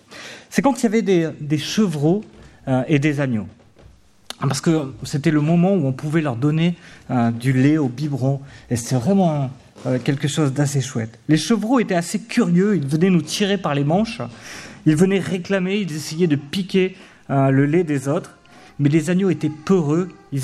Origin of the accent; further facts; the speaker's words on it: Auvergne-Rhône-Alpes, France; born there; Je suis né en Ardèche il y a peu de temps. Mes grands-parents avaient une petite ferme.